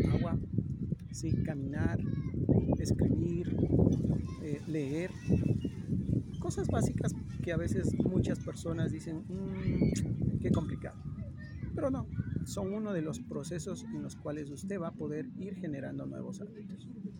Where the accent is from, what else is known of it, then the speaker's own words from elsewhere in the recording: Quito, Pichincha, Ecuador; Bueno, acá en mi país, Ecuador, Quito, Ecuador, estamos experimentando lo que es el verano, un sol abrasador.